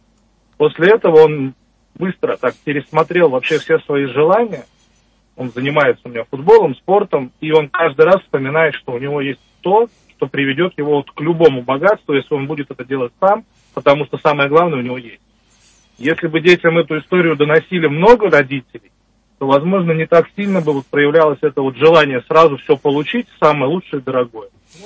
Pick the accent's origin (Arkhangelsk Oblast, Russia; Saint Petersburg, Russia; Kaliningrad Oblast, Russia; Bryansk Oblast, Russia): Saint Petersburg, Russia; Я из Санкт-Петербурга, совершенно случайно.